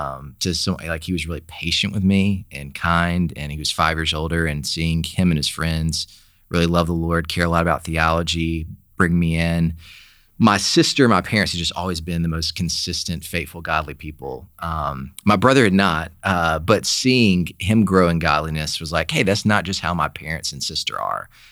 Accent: Sylacauga, Alabama, United States; Where my dad's the pastor there, and so, yeah, that's the kind of environment I grew up in Sylacauga, Alabama.

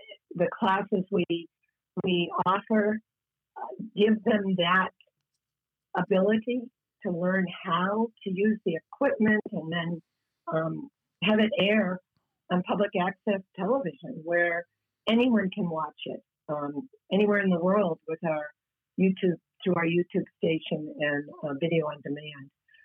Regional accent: Portland, United States; I grew up in Portland, was born in Portland, moved away for over 30 years, and came back

